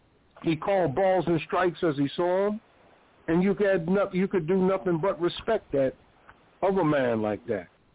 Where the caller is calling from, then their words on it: Houston, Texas, United States; I'm calling from Houston, Texas.